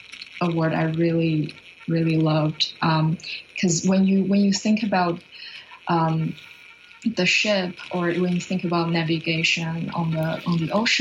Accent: China; because I'm originally from China, and I grew up by the ocean.

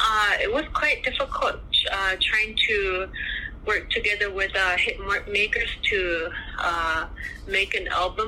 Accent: Baker Lake, Nunavut, Canada; now in Iqaluit, Canada; I'm originally from Baker Lake, Nunavut. I've been living in Iqaluit for 6 years now.

